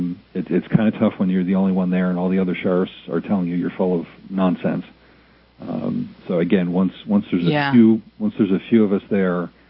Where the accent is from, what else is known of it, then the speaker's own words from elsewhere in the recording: Philadelphia, Pennsylvania, United States; I was born and raised in Philly